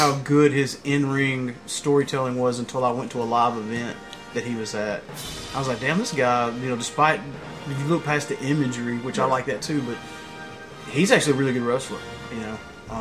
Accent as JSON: {"language": "English", "region": "Southern United States", "country": "United States", "said": "I'm from the South."}